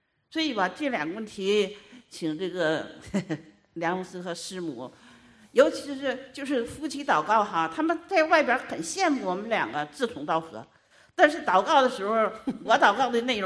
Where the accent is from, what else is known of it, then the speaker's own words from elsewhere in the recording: Changchun, Jilin, China; now in United States; 我是从大陆长春来的。